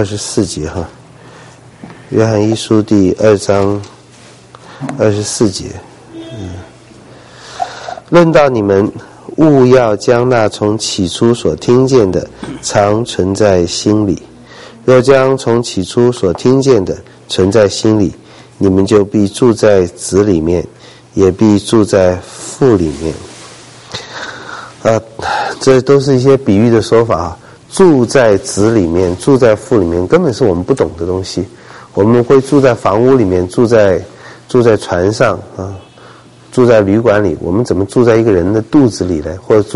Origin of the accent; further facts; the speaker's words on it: China; 如从我们中国人喜欢儿女来讲的话，我们也懂这句话